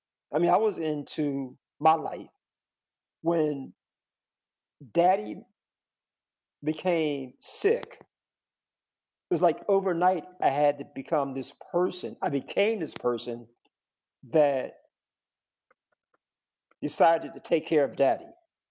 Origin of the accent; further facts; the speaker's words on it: Philadelphia, Pennsylvania, United States; I'm from Philadelphia. I'm still kind of like childlike.